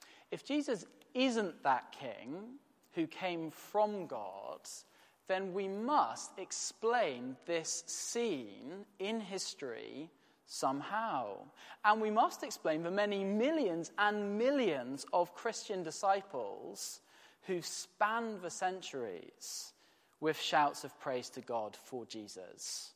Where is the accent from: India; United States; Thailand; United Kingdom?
United Kingdom; York, Yorkshire and the Humber; I remember once the Queen came to my hometown of York, and of course there was much excitement